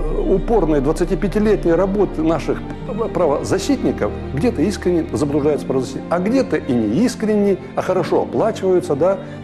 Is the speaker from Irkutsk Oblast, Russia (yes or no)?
yes; Irkutsk, Irkutsk Oblast, Russia; born there; Я родился в Иркутске. Это был 59-й год, обычный советский паренек.